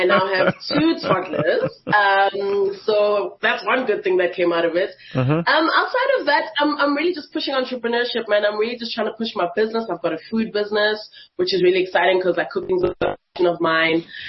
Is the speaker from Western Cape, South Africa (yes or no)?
no; Johannesburg, Gauteng, South Africa; I'm literally like one of the few born and raised in Joburg. I don't know what it's like to go back home in the holidays. This is home. This has been home.